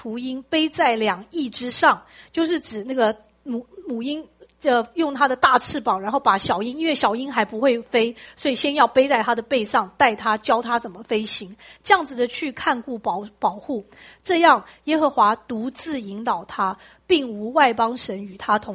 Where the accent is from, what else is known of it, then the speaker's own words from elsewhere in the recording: Taiwan; 就是我们这些人，我们台湾人，我们台湾人的心意